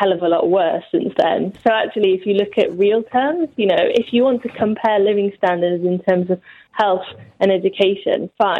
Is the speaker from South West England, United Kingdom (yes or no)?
yes; Gloucester, South West England, United Kingdom; I'm from Gloucester, and there's over 4,500 people on the waiting list for social housing